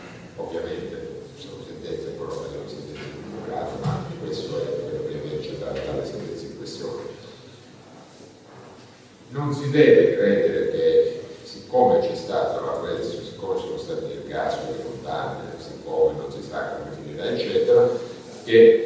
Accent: Calabria, Italy; della nostra terra, di questa parte della terra del Calabria

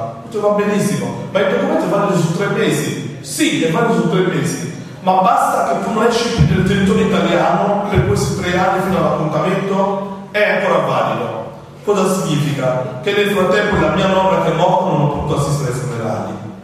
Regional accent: Burkina Faso; now in Italy; dopo 10 anni che vivo in Italia, anche se avessi commesso un reato nel mio paese d'origine, ormai è prescritto questo reato

